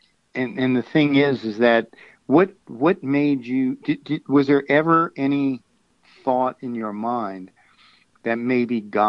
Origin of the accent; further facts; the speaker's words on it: New Orleans, Louisiana, United States; Born and raised in New Orleans, never did like it.